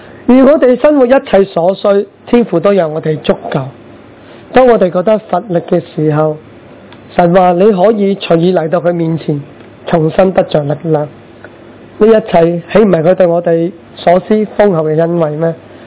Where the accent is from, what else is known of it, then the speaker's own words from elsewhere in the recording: China; 所以我们中国人其实都强调呢，好像要感恩